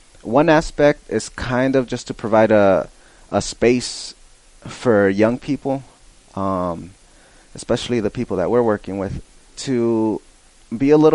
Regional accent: Fresno, California, United States; I grew up in Fresno. I come from a poor family, a migrant family

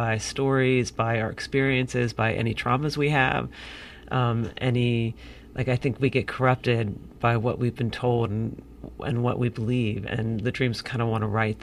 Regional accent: Ohio, United States; I grew up in Ohio, and, you know, there's a lot of things that I believed about myself

